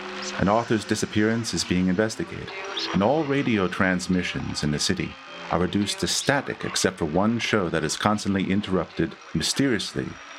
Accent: New York, United States; I'm a composer from New York

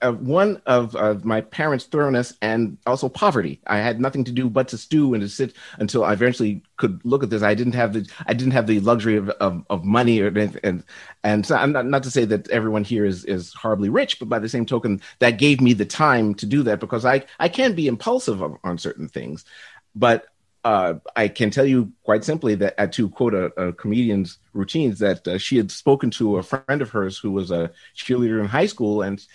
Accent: New York, United States; I grew up outside New York City

